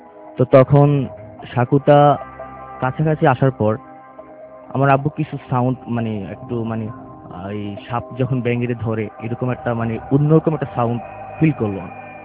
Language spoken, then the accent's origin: Bangla; Chittagong, Chittagong Division, Bangladesh; also born or lived in Comilla; now in Dhaka, Bangladesh; তা আমরা ছোট থেকে চট্টগ্রামে বড় হয়েছি